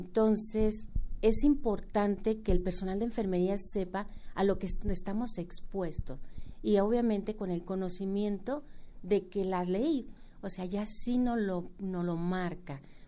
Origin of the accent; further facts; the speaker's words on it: Mexico; todos somos ciudadanos mexicanos y todos tenemos responsabilidades